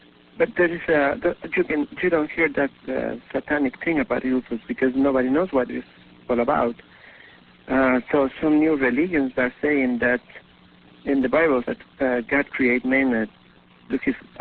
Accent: Mexico; born there; English is a second language; I was born in Mexico.

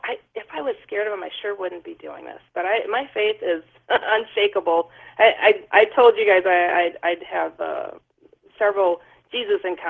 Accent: Milwaukee, Wisconsin, United States; But, you know, when I'm from Milwaukee.

